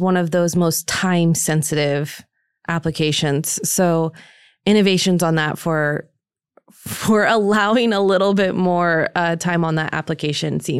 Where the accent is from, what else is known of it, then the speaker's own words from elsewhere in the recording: Indiana, United States; I'm from Northwest Indiana, so have the black sand was our farm.